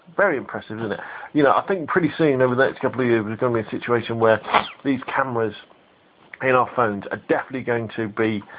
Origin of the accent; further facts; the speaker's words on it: Gosport, South East England, United Kingdom; Gosport is my hometown.